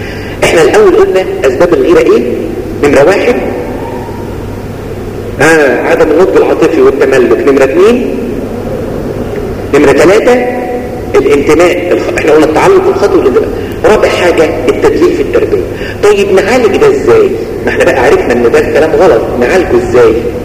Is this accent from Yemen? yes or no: no; Egypt; الولد عندنا في مصر حاجة يعني سوري يعني وحشة قوي